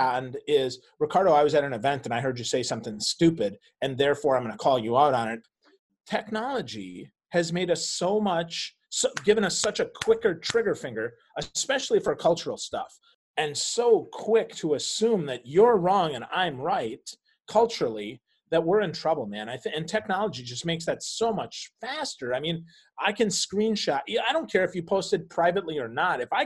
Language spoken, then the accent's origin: English; Krivets, Poland; moved away; I'm not a citizen of Poland. I'm not from Krivets anymore. And I don't say that because I love my little town. Don't get me wrong. I'm thankful for everything it gave me.